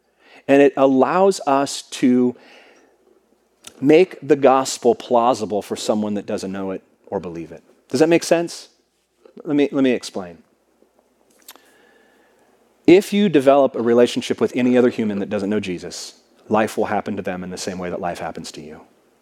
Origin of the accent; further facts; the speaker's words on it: West Coast, United States; Where I come from San Diego up to Seattle, it's not the same.